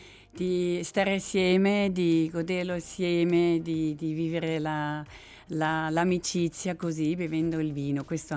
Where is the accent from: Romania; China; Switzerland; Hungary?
Switzerland; Zurich; io sono nata e cresciuta a Zurigo, proprio centro città.